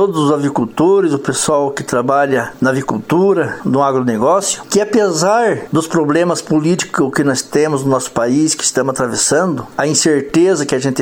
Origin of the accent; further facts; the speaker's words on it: Brazil; E é um orgulho para mim, que sou brasileiro, que sou pequeno produtor